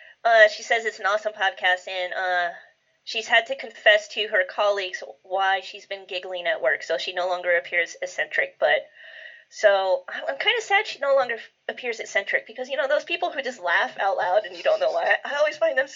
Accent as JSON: {"language": "English", "country": "United States", "said": "I just buy the cookie dough in the tub because I'm American and we're lazy."}